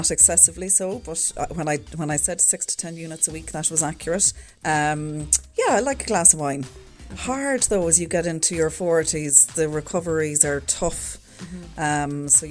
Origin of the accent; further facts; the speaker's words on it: Cork, Munster, Ireland; now in Dublin, Ireland; I am originally from Cork, but living in Dublin for the last 25 years, so a bit of a hybrid, as you might say.